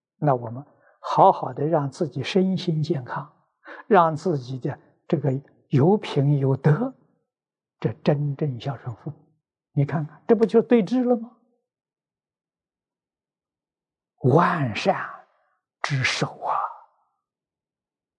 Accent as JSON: {"language": "Chinese", "country": "China", "said": "我们中国人俗话讲风水啊"}